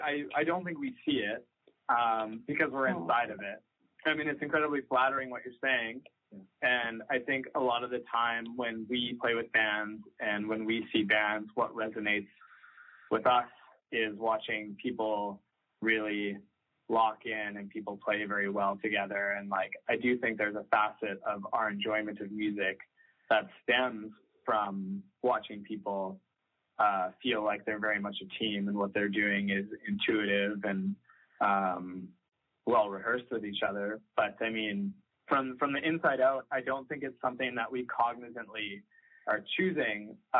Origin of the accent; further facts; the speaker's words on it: Saskatoon, Saskatchewan, Canada; I'm from Saskatoon originally. Mitch is from Mission. Like, we're just from these small cities and provinces in Canada.